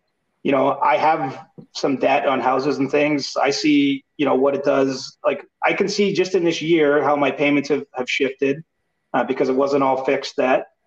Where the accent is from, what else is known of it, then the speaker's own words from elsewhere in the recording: Canada; I love being Canadian. You know, I was born here. I'm proud to be from here. My dad immigrated to this country